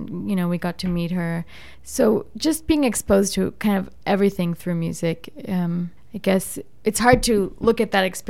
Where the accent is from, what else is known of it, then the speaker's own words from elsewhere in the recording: United States; because I also grew up in America. I'm not an Indian from India.